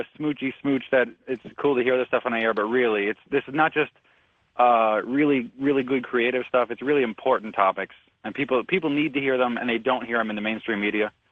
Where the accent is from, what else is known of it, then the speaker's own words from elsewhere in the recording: United States; They're old British guys, and I'm from America.